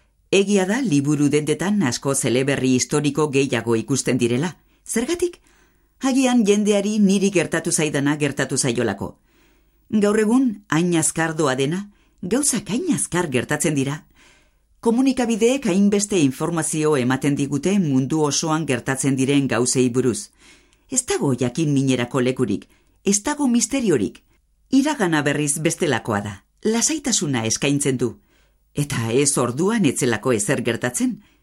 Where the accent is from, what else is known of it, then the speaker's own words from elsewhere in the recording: Vitoria-Gasteiz, Basque Country, Spain; Gasteiztarra naiz